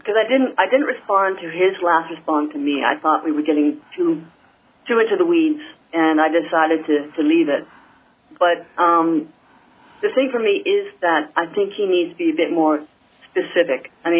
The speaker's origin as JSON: {"language": "English", "country": "Canada", "said": "Which, of course, being a Canadian, I think would just be sort of awesome."}